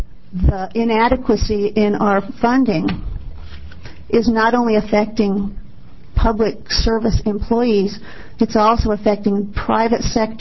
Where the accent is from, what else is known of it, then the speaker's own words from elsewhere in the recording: Eugene, Oregon, United States; I'm from Eugene.